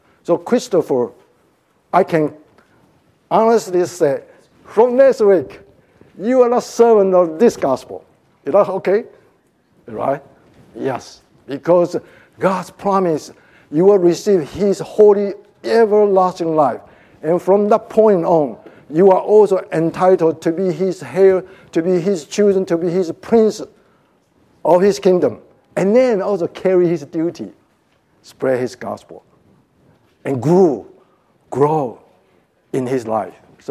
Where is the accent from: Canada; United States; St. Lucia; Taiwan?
Taiwan; not me, Chinese, I'm a Chinese from Taiwan.